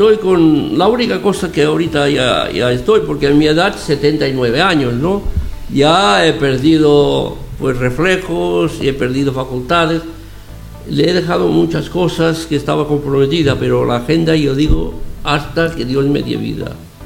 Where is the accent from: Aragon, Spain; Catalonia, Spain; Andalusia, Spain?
Catalonia, Spain; Arbúcies; con otro pueblo, que es Arbucias, mi pueblo natal